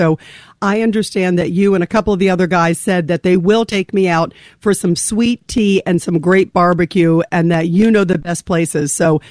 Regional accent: Brooklyn, New York, United States; born there; I was born in Brooklyn, by the way, Garrison Beach, Marine Parkway.

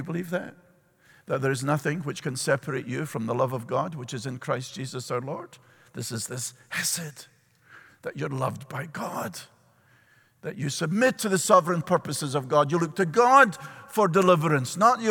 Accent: Edinburgh, Scotland, United Kingdom; In my hometown of Edinburgh in Scotland

